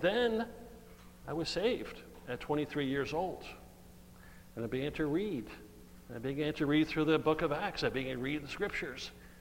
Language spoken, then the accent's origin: English; Florida, United States; I'm from Florida. We haven't worn this for a year.